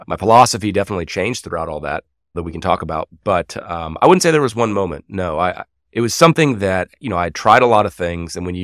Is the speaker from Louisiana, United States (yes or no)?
no; Texas, United States; I grew up in Texas, a small town. I was into rodeo for a very long time.